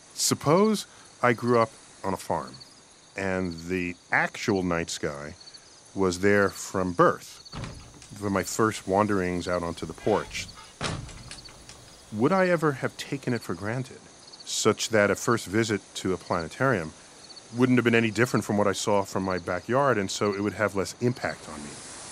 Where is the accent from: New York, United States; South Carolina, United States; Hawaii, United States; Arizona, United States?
New York, United States; Bronx; born there; I was born in the Bronx. I pretty much thought I'd seen all the stars visible.